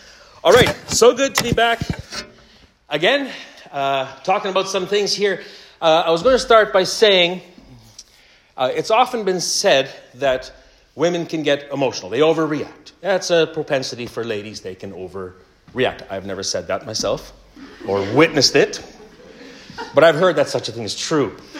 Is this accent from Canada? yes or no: yes; Canada; being Canadian boys, we didn't really know what we were doing